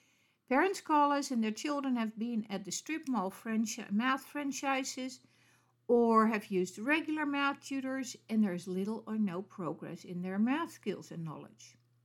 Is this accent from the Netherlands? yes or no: yes; Netherlands; English is a second language; it comes from my home country.